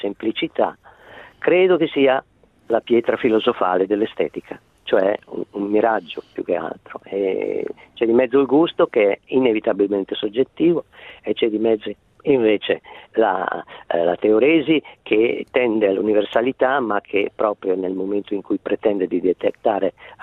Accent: Bologna, Emilia-Romagna, Italy; io sono bolognese di origine

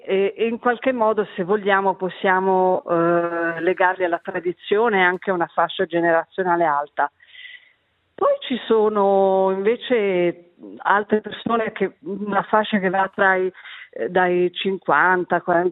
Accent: Genoa, Liguria, Italy; non sono neanche romagnola, anzi sono genovese

